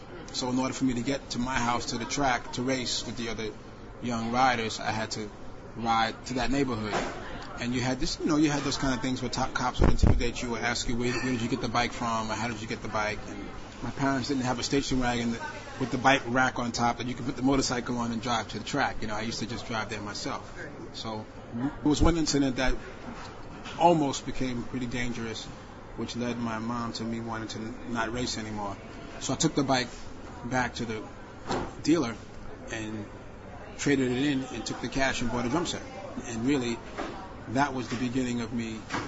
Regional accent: New York City, New York, United States; born there; So I was born in Northeast Bronx. I loved the neighborhood I grew up in.

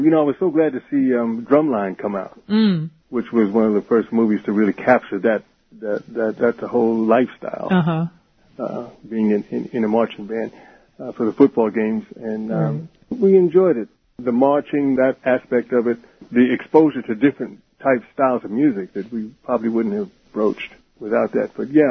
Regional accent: New York City, New York, United States; We grew up in the Lincoln Projects, which were brand new at the time, at 135th and Madison.

